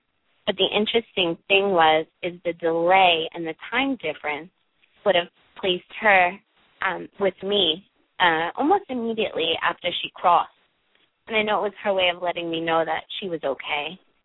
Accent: Brooklyn, New York, United States; I grew up in Brooklyn, hence the accent. But I grew up in Brooklyn

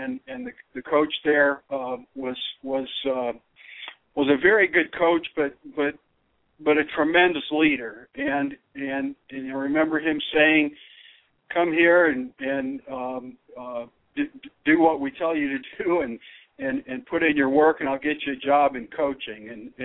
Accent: Rockford, Illinois, United States; I grew up in Rockford, Illinois, about an hour west of Chicago, good sized city, the second largest city in Illinois behind Chicago

